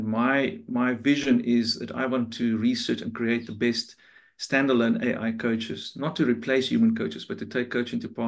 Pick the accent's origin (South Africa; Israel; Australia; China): South Africa; I'm from South Africa, so obviously on the African continent.